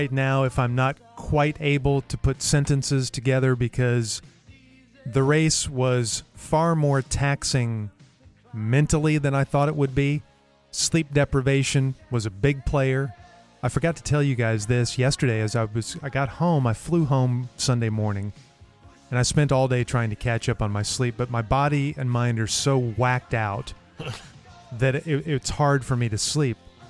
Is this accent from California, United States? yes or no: no; Dallas, Texas, United States; me, so we're both from Dallas